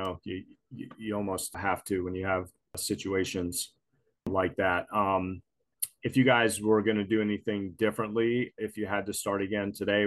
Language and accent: English; Tampa, Florida, United States; now in Hawaii, United States; I live in Hawaii. I'm in Hawaii. So we experienced same thing. I'm from Tampa, Florida originally.